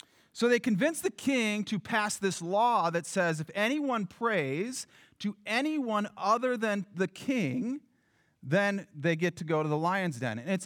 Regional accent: South Dakota, United States; I grew up in South Dakota, right on the border of South Dakota and Nebraska.

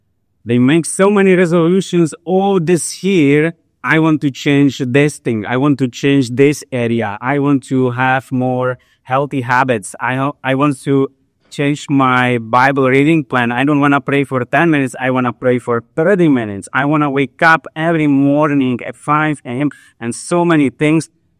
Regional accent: Czechia; now in Kuwait; I'm from Czech Republic. And I have been in Kuwait for more than a year, a bit more.

